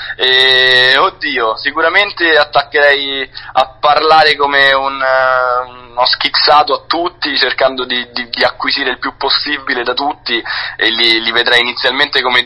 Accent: Brescia, Lombardy, Italy; perché io sono nato e cresciuto a Brescia, e in Valtrompia

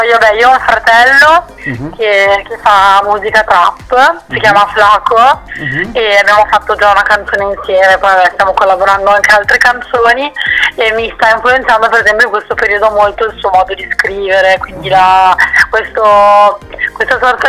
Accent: Sesto San Giovanni, Lombardy, Italy; born there; now in Monza, Italy; io sono nata a Sesto San Giovanni e vivo a Monza. Sì. Però di origini, diciamo, sono del sud. Mio papà è calabrese, mia mamma è molisana.

